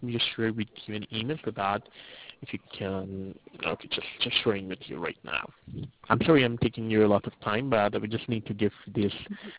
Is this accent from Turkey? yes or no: yes; Turkey; My father lived in Turkey, and I'm from Turkey, so I went over there.